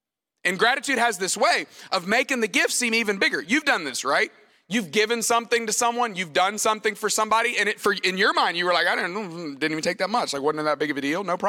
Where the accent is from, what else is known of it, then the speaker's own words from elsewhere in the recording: Tuscaloosa, Alabama, United States; I grew up in Tuscaloosa, Alabama, and so these people are wild about their football as well.